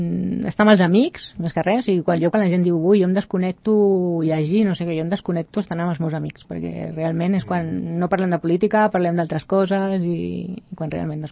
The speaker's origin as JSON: {"language": "Catalan", "town": "Barcelona", "region": "Catalonia", "country": "Spain", "tie": "born there", "said": "No, jo vaig néixer a Barcelona. I després vaig venir a viure a Rubí, Sant Cugat, i després vaig venir a viure a Vall d'Oreig. Ja fa més de 20 anys que estic aquí a Vall d'Oreig. Fa 30 que hi volto, però no hi fa tant que hi visc."}